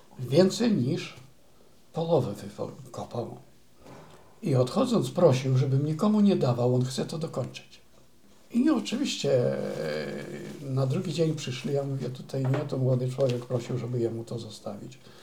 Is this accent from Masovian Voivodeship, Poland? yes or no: no; Czyże, Podlaskie Voivodeship, Poland; Dlatego, że na pewno ja w Czyżach się wychowałem, usługiwałem.